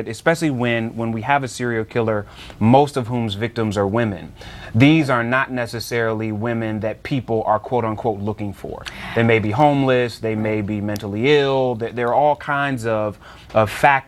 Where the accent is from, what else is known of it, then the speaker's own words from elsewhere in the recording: Cleveland, Ohio, United States; I mean, I'm from Cleveland, Ohio